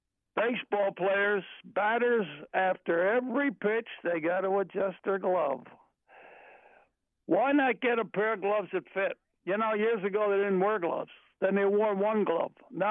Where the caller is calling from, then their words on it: Lehighton, Pennsylvania, United States; Lehighton.